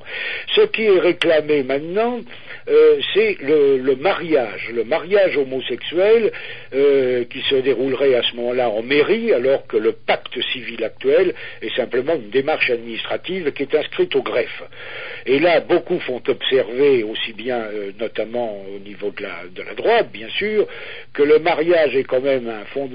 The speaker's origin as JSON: {"language": "French", "country": "France", "said": "on ne peut pas le décréter tout seul en tant que Français."}